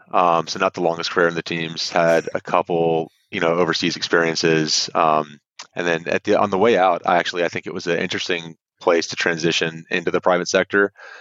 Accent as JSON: {"language": "English", "town": "Houston", "region": "Texas", "country": "United States", "tie": "born or raised there", "said": "I grew up in Houston, Texas, lived there basically my entire childhood."}